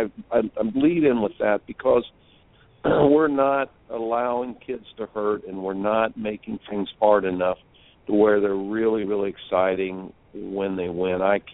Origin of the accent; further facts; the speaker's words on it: Indiana, United States; Growing up in Indiana, basketball was a sport I loved, and I lived that Hoosiers dream.